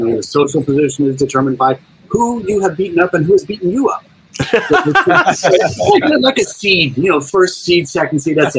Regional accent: Yorkshire and the Humber, United Kingdom; And they're from Bradford, which is actually, I grew up just outside Bradford.

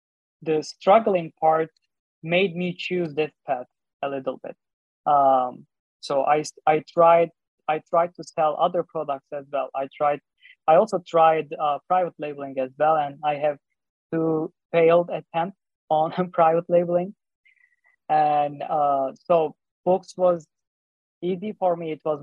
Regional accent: Turkey; moved away as an adult; also born or lived in Istanbul; now in United States; I grew up in the, I was born in the east side, Middle East side of Turkey. And then I moved to Istanbul, Turkey for high school and college. And then in 2014, I came to the US when I was 21 to study computer science.

